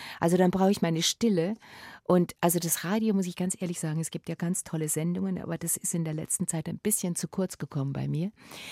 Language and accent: German; Bavaria, Germany; Na, ich bin ja ein bayerisches Kind. Ich bin ja auf dem Land aufgewachsen.